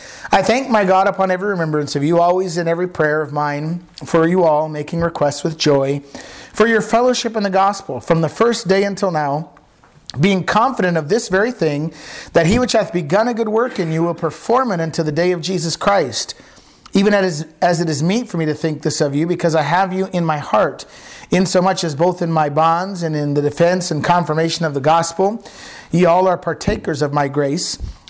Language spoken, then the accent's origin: English; United States; I said, well, I'm from the States.